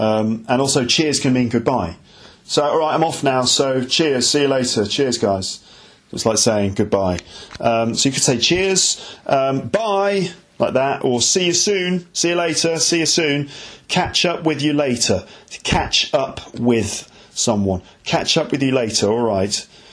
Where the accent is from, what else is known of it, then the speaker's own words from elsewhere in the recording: Solihull, West Midlands, United Kingdom; So I remember when I was growing up in Solihull, in the Midlands